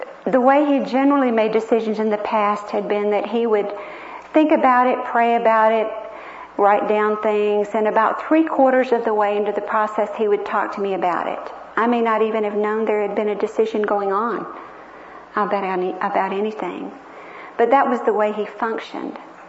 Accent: the South, United States; I came from the South.

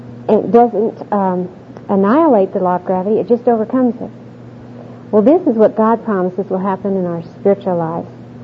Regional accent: Oklahoma City, Oklahoma, United States; I'm from Oklahoma City, and I live there with my husband John and our two children

